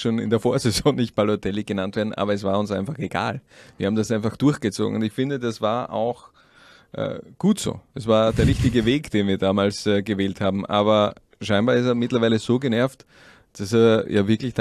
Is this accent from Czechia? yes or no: no; Styria, Austria; ich komme aus der Oststeiermark